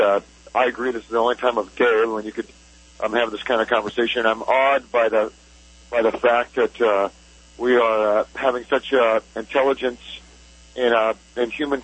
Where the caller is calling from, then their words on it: Cedar Falls, Iowa, United States; I'm calling from Cedar Falls, Iowa.